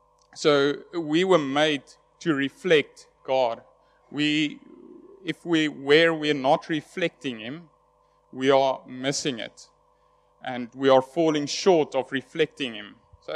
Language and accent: English; Cape Town, Western Cape, South Africa; I'm from Cape Town, Shofar, Cape Town